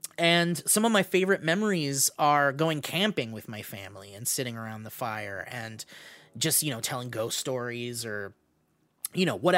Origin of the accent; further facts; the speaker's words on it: California, United States; I grew up in California, so we never sat around a fire during the holidays or whatever